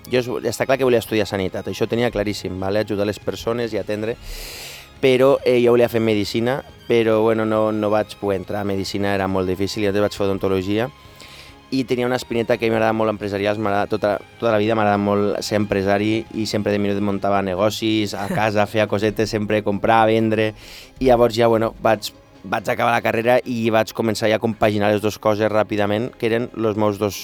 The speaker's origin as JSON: {"language": "Catalan", "town": "Tortosa", "region": "Catalonia", "country": "Spain", "said": "la ciutat d'on soc jo, que soc tortosí."}